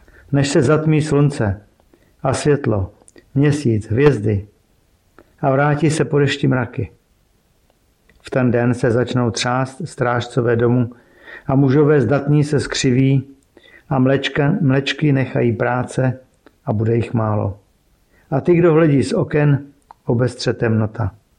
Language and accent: Czech; Prague, Czechia; Vyrůstal jsem v evangelickém sboru v Praze v Modřanech s farářem Pavlem Klineckým a pak Zvonimírem Šormem.